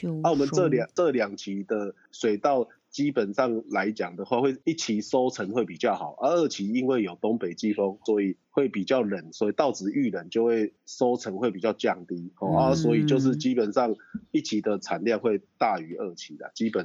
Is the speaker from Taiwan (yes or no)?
yes; Taiwan; 我们台湾人把这月光米进来